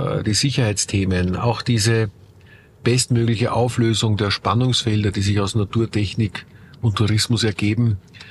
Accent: Eugendorf, Salzburg, Austria; ich bin aus Salzburger Sicht, aus Eugendorf kommend

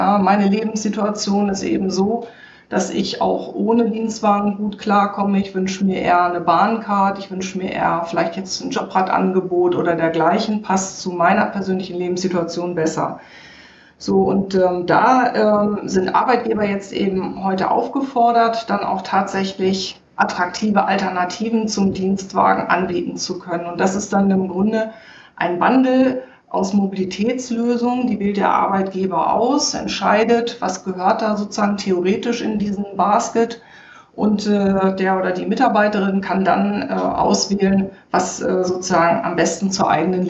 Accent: Northern Germany, Germany; Moin Moin, rufe ich einfach mal zurück. Ich bin ja Norddeutsche, also passt zu meinem Wortschatz.

